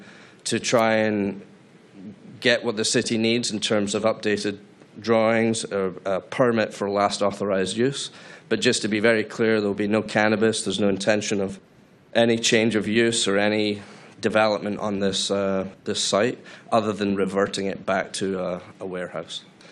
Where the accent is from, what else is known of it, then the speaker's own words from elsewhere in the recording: Scotland, United Kingdom; now in United States; I'm from Scotland originally